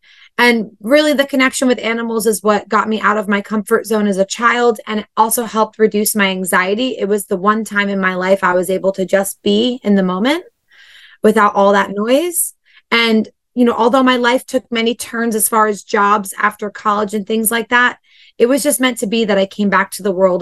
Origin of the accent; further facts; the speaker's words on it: New Jersey, United States; So to be honest, I grew up in New Jersey right on the shore, but I had always been animal crazy.